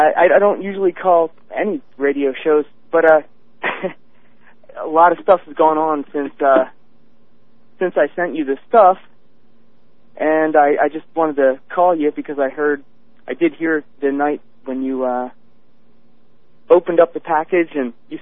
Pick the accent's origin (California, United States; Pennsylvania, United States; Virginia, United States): Pennsylvania, United States; Philadelphia; moved away; So, I've only moved out here about 7 years ago. I'm from Philadelphia.